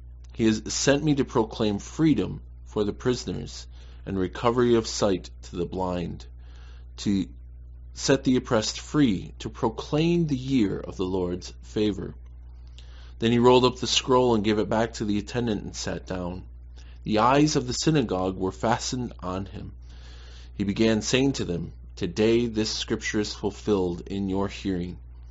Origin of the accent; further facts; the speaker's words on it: Michigan, United States; most of the time when I have returned to visit the hometown that I grew up in Michigan, I've often had these sort of warm, nostalgic feelings